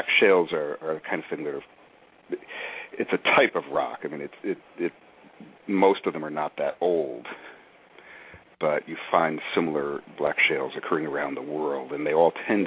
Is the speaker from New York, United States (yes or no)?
yes; New York, United States; also born or lived in Madison; I'm from Madison originally, but I grew up in upstate New York